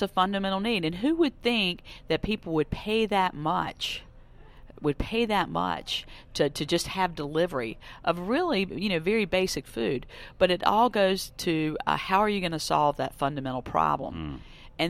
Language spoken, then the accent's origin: English; North Carolina, United States; No, sir. I'm from the Tar Heel State, North Carolina.